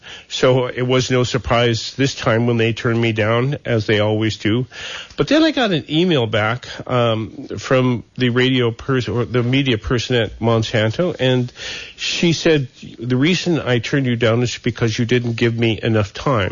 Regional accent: Montana, United States; When I was a kid growing up in Montana, I worked for a lot of farms in the Yellowstone River Valley of Montana hoeing weeds and learned the value of a sharp hoe.

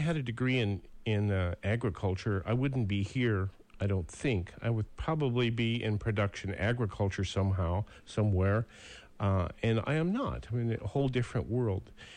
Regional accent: Montana, United States; That's what you did when you were a kid and growing up in Montana, is you had to work

